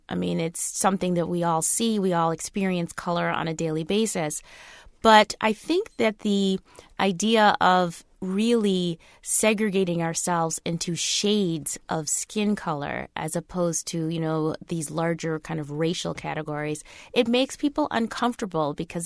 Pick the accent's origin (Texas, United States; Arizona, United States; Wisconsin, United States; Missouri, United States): Wisconsin, United States; because I grew up in Wisconsin in a mostly white environment.